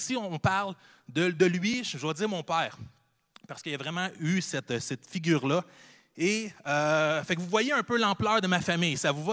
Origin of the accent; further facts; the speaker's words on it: Nova Scotia, Canada; born there; je suis né en Nouvelle-Écosse. Mes parents se sont rencontrés sur la base militaire de Nouvelle-Écosse.